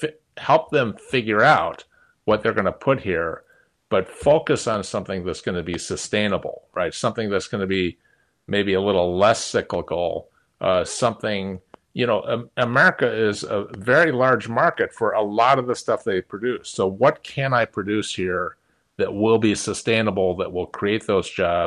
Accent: Milwaukee, Wisconsin, United States; when I was a kid growing up in Milwaukee in southeastern Wisconsin

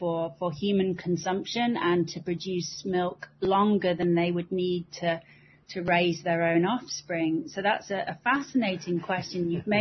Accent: United Kingdom; accent: British; I am obviously British from my accent.

